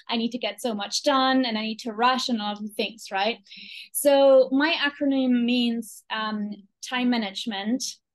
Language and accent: English; Germany; English is a second language; because I come from Germany.